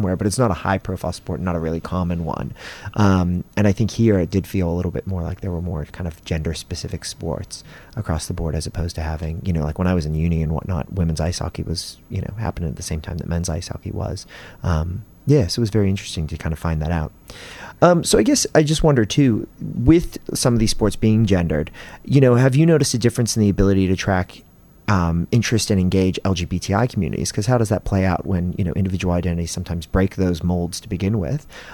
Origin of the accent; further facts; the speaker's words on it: United States; obviously, I grew up in the States, and we still have gendered sports as well.